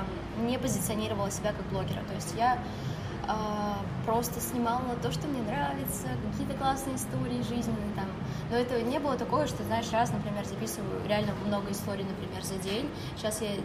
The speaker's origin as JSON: {"language": "Russian", "town": "Chelyabinsk", "region": "Chelyabinsk Oblast", "country": "Russia", "lives_now": "Moscow, Russia", "said": "мы из Челябинска. Но в этом году получилось так, что мы решили остаться в Москве"}